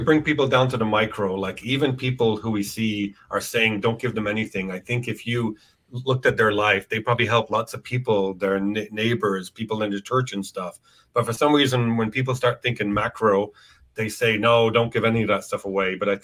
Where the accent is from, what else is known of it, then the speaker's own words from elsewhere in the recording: Ireland; now in United States; when I grew up in Ireland with it.